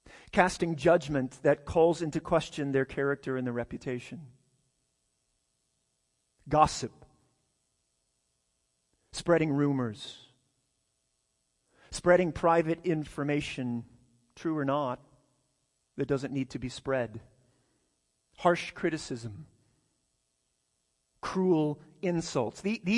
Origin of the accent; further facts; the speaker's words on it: Texas, United States; when I moved here from West Texas, it's crazy to me that people just burn things in their yard.